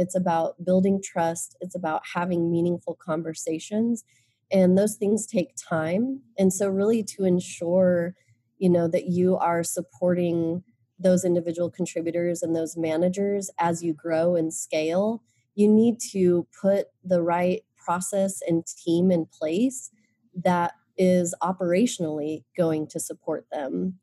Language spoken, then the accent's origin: English; Nebraska, United States; Because my experience growing up in Nebraska and growing up in the United States is very different for someone who doesn't look like me.